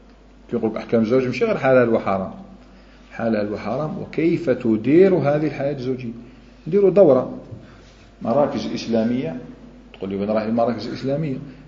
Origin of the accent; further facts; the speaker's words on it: Algeria; لابد من احنا جزائريين